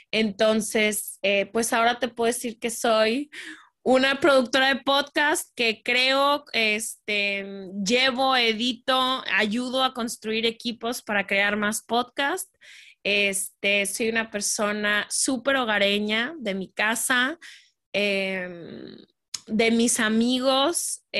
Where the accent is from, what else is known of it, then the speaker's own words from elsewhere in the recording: Guadalajara, Jalisco, Mexico; nací en México, crecí en Guadalajara toda mi vida